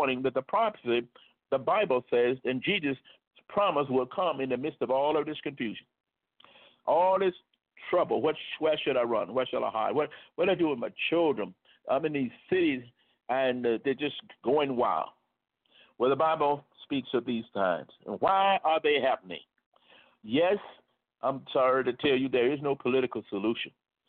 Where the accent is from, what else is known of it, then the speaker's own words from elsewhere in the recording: United States; in particular because I'm in America, I'm an American, you're in America